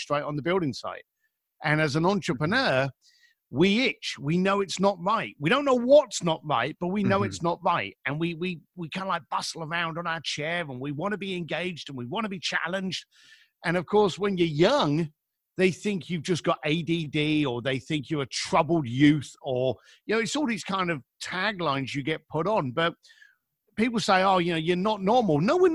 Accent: London, United Kingdom; now in Los Angeles, United States; I'm living here now in Los Angeles. I was born and raised in East London, and I was born to at the time, very financially poor, and I'll go into that in a second, financially poor construction family.

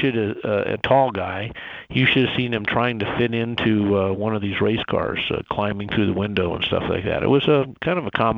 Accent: Colorado Springs, Colorado, United States; I grew up in Colorado Springs.

